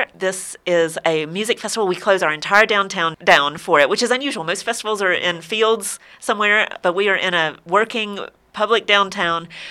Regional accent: Bristol, United States; also born or lived in England; I'm a hometown girl. I grew up in Bristol and didn't realize how great it was till I moved back, and now I wouldn't live anywhere else.

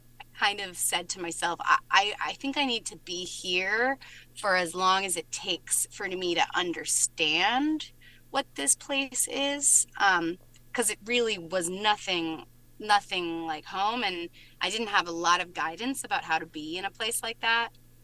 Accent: Appalachia, United States; especially because I was from Appalachia and like that wasn't in the air where I came from.

